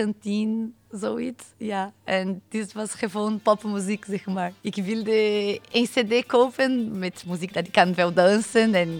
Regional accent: South Region, Brazil; Dutch is a second language; ik kom uit Zuid van Brazilië. En daar is meer Europese dan Braziliaanse, denk ik. Ja, ook in mijn familie, wij hebben Duitse bloed, wij hebben Italiaanse bloed, Oekraïense.

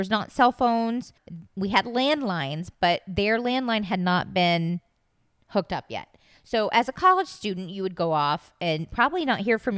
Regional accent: Florida, United States; Okay, now remember this because I grew up in South Florida. A lot of the families in town, kids, went to University of Florida

